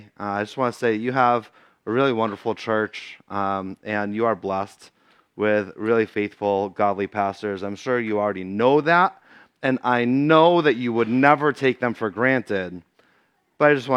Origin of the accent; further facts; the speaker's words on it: Massachusetts, United States; accent: Boston; I'm from Massachusetts. I'm sorry that my Boston accent isn't thicker, but I could say thicca if you'd prefer.